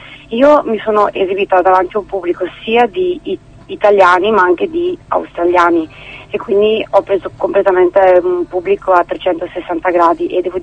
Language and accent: Italian; Brescia, Lombardy, Italy; Io sono di Brescia.